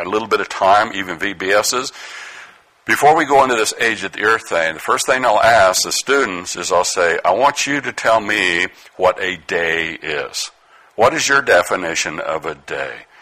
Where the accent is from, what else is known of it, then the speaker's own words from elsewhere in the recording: Utah, United States; also born or lived in Colorado; I grew up in Utah and a kid in western Colorado